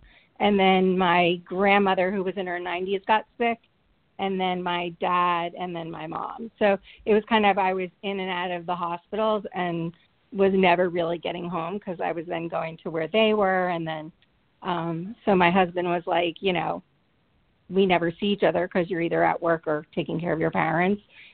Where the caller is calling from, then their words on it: Jacksonville, Florida, United States; I'm from Jacksonville, Florida.